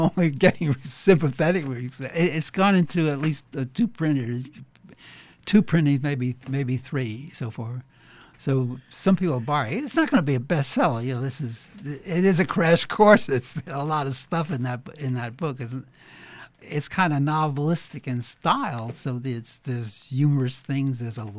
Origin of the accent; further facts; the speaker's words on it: Brooklyn, New York, United States; I grew up in Brooklyn.